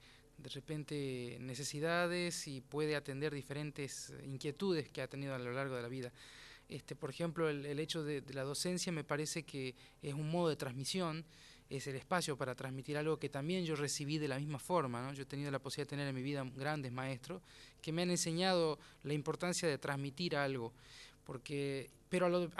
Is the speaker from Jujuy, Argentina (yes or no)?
yes; Jujuy, Argentina; now in Buenos Aires, Argentina; Por la pandemia, habré venido unos 2 años antes, y luego por la pandemia volví a Jujuy y ahora regresé.